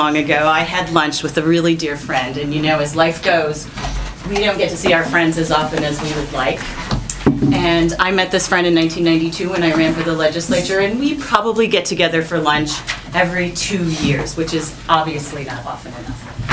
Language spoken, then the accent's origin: English; Winona, Minnesota, United States; I grew up in Winona. I am the second of five children raised by a single mom.